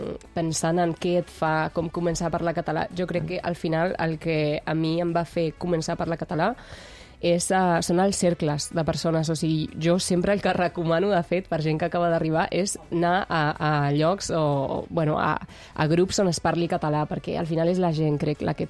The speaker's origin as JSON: {"language": "Catalan", "country": "Argentina", "accent": "Argentine", "said": "Evidentment, el més fàcil és parlar amb el meu accent, diguem-ne, argentí, com..."}